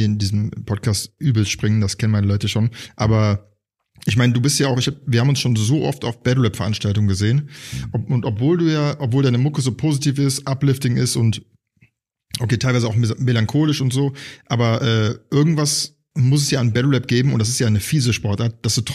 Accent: Heidenheim, Baden-Württemberg, Germany; ich bin in Heidenheim aufgewachsen

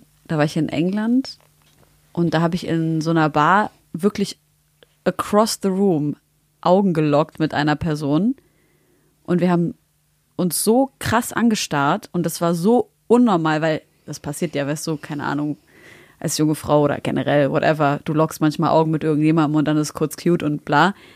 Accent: East Germany, Germany; Wir sind aus dem Osten.

